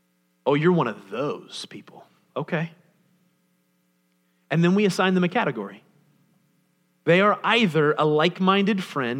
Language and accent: English; Ohio, United States; the restaurants where Kyle and I grew up in Southern Ohio